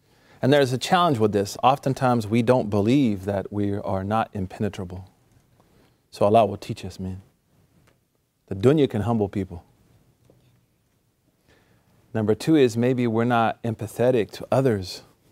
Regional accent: Oklahoma, United States; I'm from Oklahoma, so Oklahoma people, we scary.

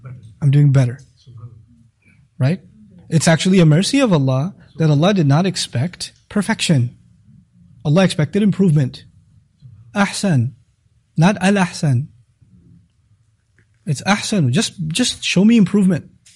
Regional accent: Pakistan; This hits me in a different way because of me being Pakistani.

